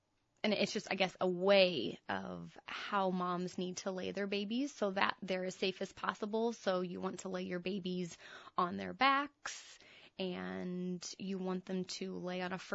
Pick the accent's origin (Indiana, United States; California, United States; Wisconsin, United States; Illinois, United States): Indiana, United States; Well, I'm originally from Indiana, and so I did my undergrad at Indiana University and then did my master's at Ball State.